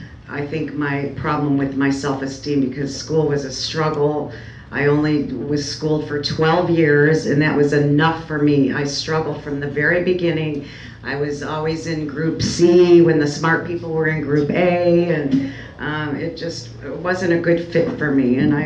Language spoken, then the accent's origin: English; Cleveland, Ohio, United States; I'm from Cleveland, Ohio. I don't know if there's any Clevelanders out there, but I still love Cleveland.